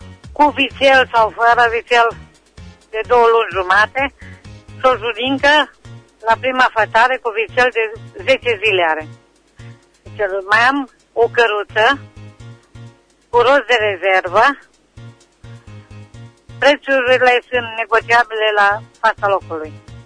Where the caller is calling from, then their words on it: Gătaia, Timiș County, Romania; din Gătaia și aș dori să fac un anunț, dacă se poate.